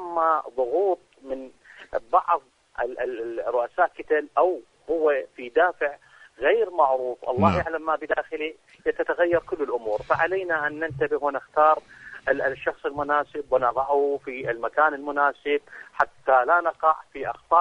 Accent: Iraq; هذه الوطنية المزيفة لا نريدها كشعب عراقي.

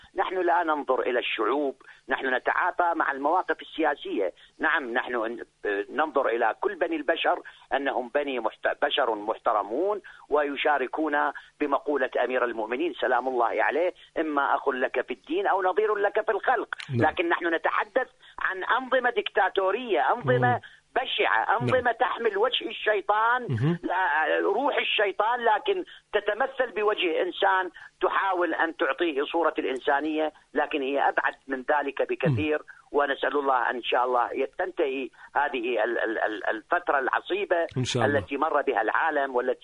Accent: Iraq; نحن كعراقيين لم نرد لأخذ الثار

